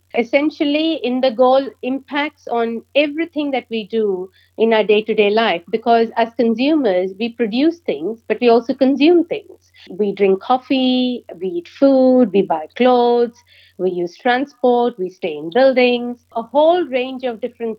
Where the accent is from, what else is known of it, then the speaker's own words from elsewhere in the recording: Mumbai, Maharashtra, India; moved away as an adult; also born or lived in Pune / Canada; now in Melbourne, Australia; நான் வந்து பாம்பேல, ஆக்சுவலி பூனால பிறந்தேன். மோஸ்ட் ஆஃப் மை லைஃப், என்னோட எஜுகேஷன் எல்லாம் பாம்பேல தான் ஆச்சு. என்னோட மாஸ்டர்ஸ் டிகிரிக்கு வேண்டி நான் கனடாக்கு போனேன். அங்கேருந்து மாஸ்டர்ஸ் இன் ஆர்கிடெக்சர் பண்ணிட்டு மெல்பர்னுக்கு வந்தேன்.